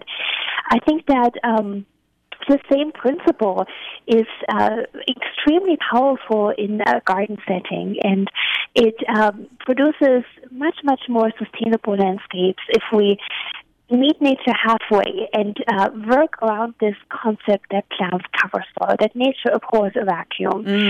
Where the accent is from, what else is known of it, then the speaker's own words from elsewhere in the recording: East Germany, Germany; English is a second language; I, as you can hear from my accent, I'm from Eastern Germany, and the landscapes of my childhood were a very dark and polluted place. My hometown was surrounded by soft coal mines